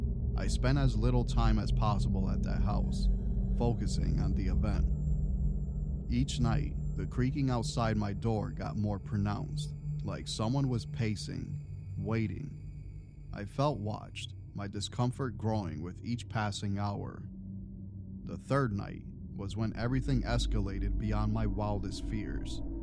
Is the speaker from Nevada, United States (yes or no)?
yes; Las Vegas, Nevada, United States; I'm originally from Vegas, a city that never sleeps, filled with its own tales of horror.